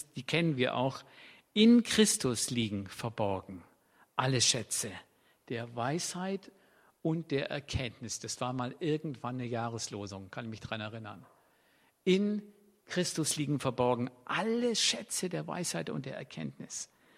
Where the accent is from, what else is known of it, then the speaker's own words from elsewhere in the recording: Baden-Württemberg, Germany; Das ist für mich als Schwabe super.